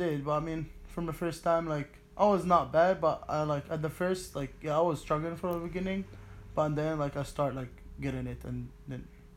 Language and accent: English; Jordan; now in United States; I live in America, but, like, I'm not American, so it's, like, I'm gonna be, like, unknown American, so it's, like, because I'm from Jordan